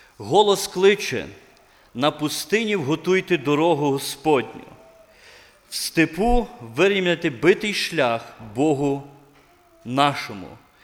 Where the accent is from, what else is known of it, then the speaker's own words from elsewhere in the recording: Lviv Oblast, Ukraine; now in Lubny, Ukraine; Сам я з Львівщини, трудимося з дружиною на Полтавщині, таке є місто Лубни, може ви чули. Ми вже там місіонерами 6 років з дружиною поїхали з Львівщини і трудимося там.